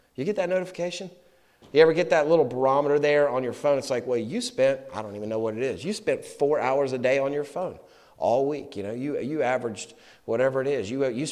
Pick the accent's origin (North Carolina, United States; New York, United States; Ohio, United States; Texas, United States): North Carolina, United States; You know, I love our Southern culture. I'm from North Carolina, and we consider Richmond the South